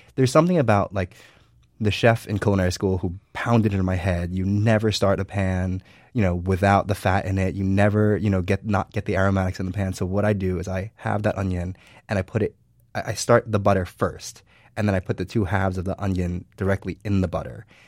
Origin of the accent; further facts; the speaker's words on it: New Jersey, United States; So, you know, and I think I grew up in New Jersey.